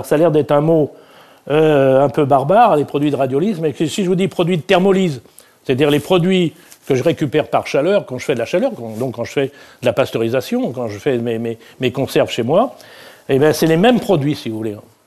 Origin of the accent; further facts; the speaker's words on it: Normandy, France; moi je suis normand, je mange des camemberts, on n'a pas besoin.